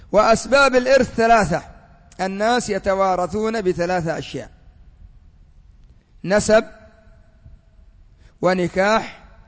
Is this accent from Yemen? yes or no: yes; Yemen; قد يكون عندنا في اليمن بحمد الله المقبرة مجان